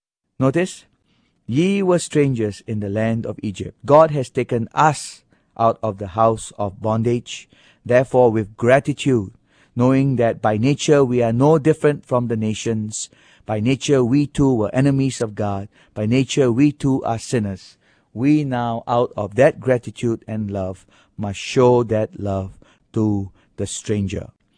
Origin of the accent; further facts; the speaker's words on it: Singapore; I am from Singapore.